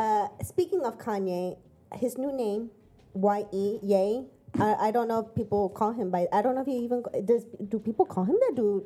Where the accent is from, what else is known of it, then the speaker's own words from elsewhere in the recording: United States; but at the same time, I'm an American. Like, I wasn't raised with this royal, you know, family